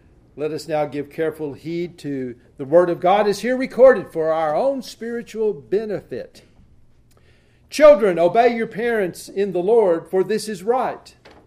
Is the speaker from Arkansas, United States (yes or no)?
yes; Arkansas, United States; Of course, I'm from Arkansas. I was going to college in Mississippi State, near the Alabama border.